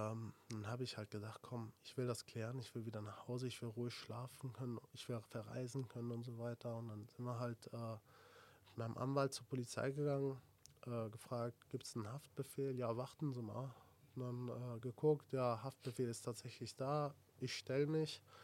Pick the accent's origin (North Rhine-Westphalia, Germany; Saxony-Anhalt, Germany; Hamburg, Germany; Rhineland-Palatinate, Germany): Rhineland-Palatinate, Germany; Sinzig; Ich komme ja aus Sinzig, das ist 20 Kilometer von da entfernt.